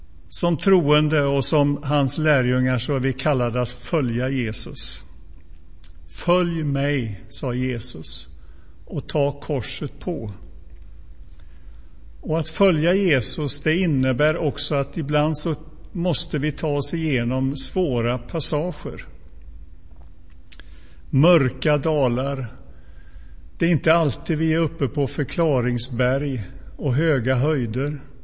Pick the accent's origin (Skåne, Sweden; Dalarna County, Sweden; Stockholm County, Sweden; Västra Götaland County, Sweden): Västra Götaland County, Sweden; Donsö; Som ni alla vet så växte jag upp på Donse. En ö i Göteborgs skärgård.